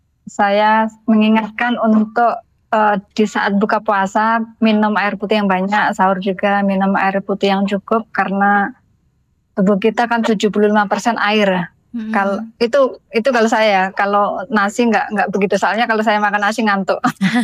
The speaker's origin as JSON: {"language": "Indonesian", "town": "Malang", "region": "East Java", "country": "Indonesia", "tie": "born or raised there", "lives_now": "Hong Kong", "said": "Saya asli Malang, Pindad."}